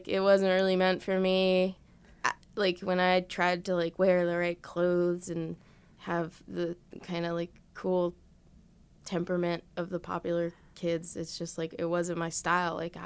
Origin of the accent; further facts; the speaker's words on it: Elizabeth, New Jersey, United States; So I grew up in Elizabeth, which is like